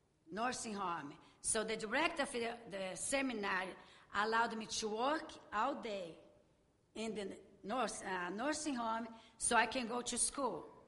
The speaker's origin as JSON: {"language": "English", "region": "Rio de Janeiro", "country": "Brazil", "second_language": "English", "said": "I'm from Rio de Janeiro"}